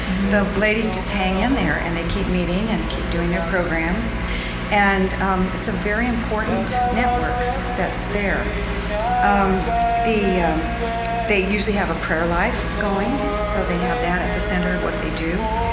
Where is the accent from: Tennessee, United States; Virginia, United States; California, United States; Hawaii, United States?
California, United States; Redding; We're from Redding, California, which is Northern California. It's about 3 hours north of Sacramento.